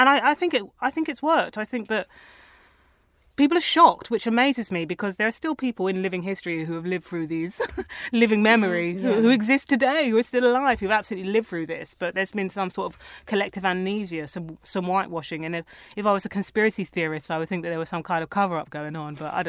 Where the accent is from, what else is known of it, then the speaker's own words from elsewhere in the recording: Tottenham, London, United Kingdom; because I grew up around Tottenham.